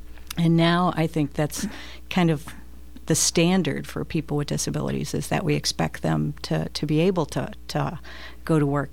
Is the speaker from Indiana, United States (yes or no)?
yes; Bedford, Indiana, United States; Well, I'm a local person. Actually, I'm from Bedford and just came here actually in 1985.